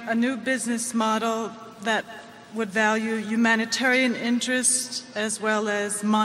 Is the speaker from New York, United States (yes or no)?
yes; New York City, New York, United States; I came from New York City, and I'm thrilled to be here.